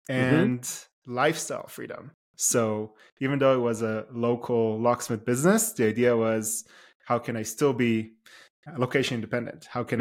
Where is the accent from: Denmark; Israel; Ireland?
Israel; now in United States; it was natural for me growing up in Israel, then moving to the US and going to school.